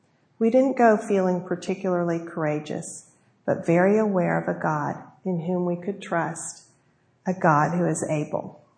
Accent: United States; And being American, I wanted to be generous and fill the cup to the top.

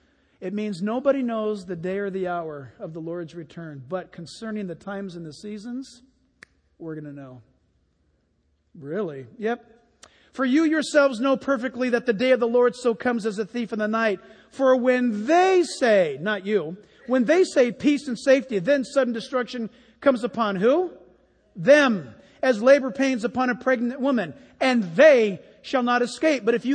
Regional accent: San Diego, California, United States; I grew up here in San Diego, so earthquake. I'm a Californian.

